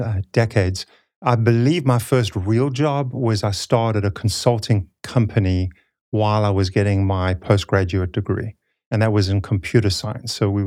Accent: Durban, KwaZulu-Natal, South Africa; in a poor neighborhood. I believe it's equivalent to the projects. It was government housing, but they were standalone houses. But so a pretty poor area of the city where I grew up in Durban.

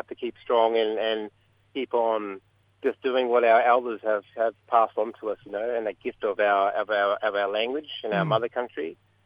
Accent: Springsure, Queensland, Australia; growing up in Springshore, Emerald, Central Queensland way, Bidjara Mob.

